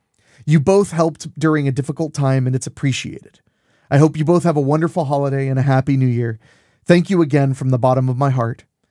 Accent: Midwest, United States; I have a Hispanic name and I grew up in the Midwest.

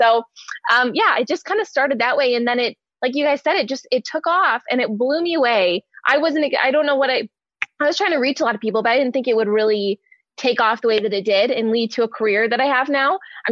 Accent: Detroit, Michigan, United States; I love Lions fans, and I'm from Detroit originally, so I think that maybe gives me a little bit more room to poke fun at them.

